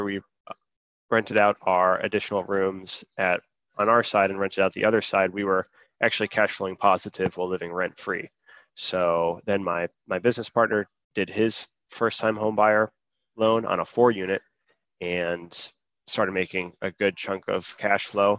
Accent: Connecticut, United States; born there; now in Ohio, United States; I was born in Connecticut. And then came to Ohio to attend the Ohio State University

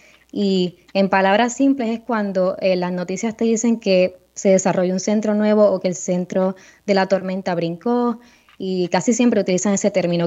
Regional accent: Comerío, Puerto Rico; also born or lived in Mayagüez; Sí, yo soy natural del pueblo de Comerío, allá me crié y fui a la escuela pública desde elemental hasta la escuela superior allá en Comerío. Después me fui a Mayagüez a estudiar física teórica y meteorología.

